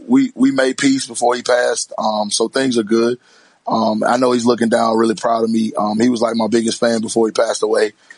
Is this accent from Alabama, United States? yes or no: yes; Alabama, United States; See, I'm from Alabama, so like I kind of can bounce around because we don't really have a team.